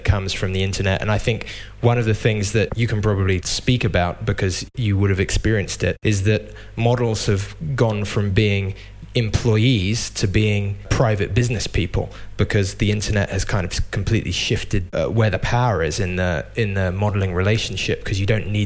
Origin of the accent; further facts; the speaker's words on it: England, United Kingdom; I am from England originally, yes.